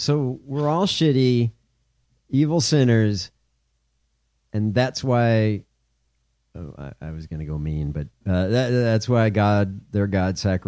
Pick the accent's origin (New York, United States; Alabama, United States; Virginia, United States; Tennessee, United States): Alabama, United States; I'm a racist because my name is Southern and I'm from Southern Alabama.